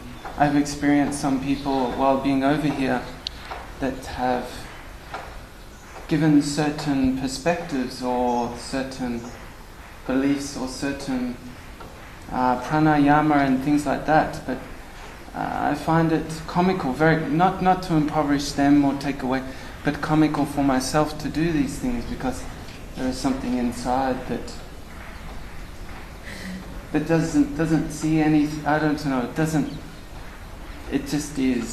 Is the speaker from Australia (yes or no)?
yes; Australia; I'm from Australia.